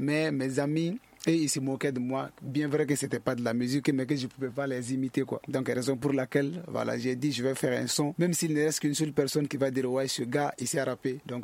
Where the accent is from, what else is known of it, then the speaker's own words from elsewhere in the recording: Bla, Ségou, Mali; Voilà, vu que je venais de loin, de très loin même. Je viens de Bla.